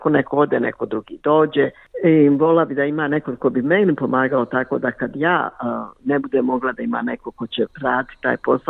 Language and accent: Bosnian; Bosnia & Herzegovina; moved away; kao što sam došla ja iz Bosne i Hercegovine, iz rata